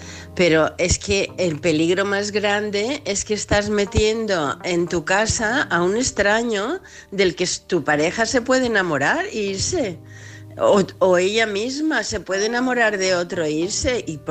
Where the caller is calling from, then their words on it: Palma, Balearic Islands, Spain; de Palma, de Mallorca.